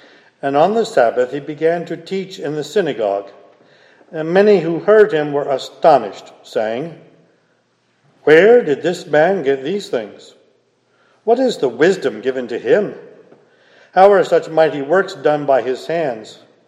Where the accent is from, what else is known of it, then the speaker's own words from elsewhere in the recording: Philadelphia, Pennsylvania, United States; I know that I'm from Philadelphia. In fact, I know that I'm from the part of Philadelphia that sort of has spread out into Delaware County, so I'm from South Philly.